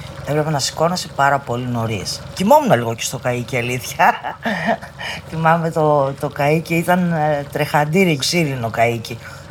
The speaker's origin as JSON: {"language": "Greek", "town": "Kyllini", "region": "Western Greece", "country": "Greece", "tie": "born or raised there", "said": "Μεγάλωσα στην Κυλλήνη, ο πατέρας μου ψαράς, η μάνα μου βοηθούσε και αυτή στο καίκι."}